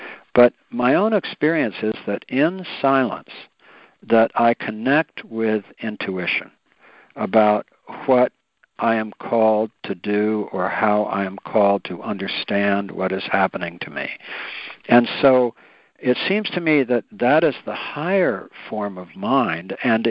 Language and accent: English; New York City, New York, United States; and I grew up in New York City